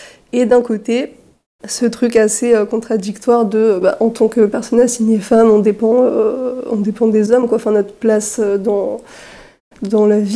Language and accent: French; Lannion, Brittany, France; also born or lived in Spain; Je suis née en Espagne, mais j'ai fait toute ma vie en France. Et j'étais sur Lannion, dans les Côtes d'Armor, du coup, avec mes parents